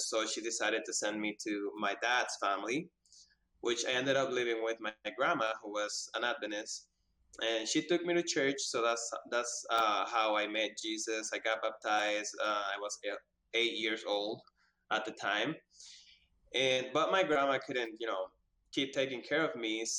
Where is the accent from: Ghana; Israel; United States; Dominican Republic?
Dominican Republic; I'm from Dominican Republic, and I grew up at the Las Palmas Children's Village.